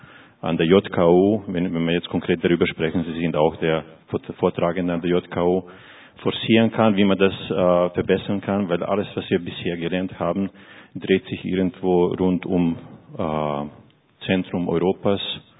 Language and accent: German; Bosnia & Herzegovina; Ich komme aus Bosnien, habe ich ein Jahr Gymnasium gemacht.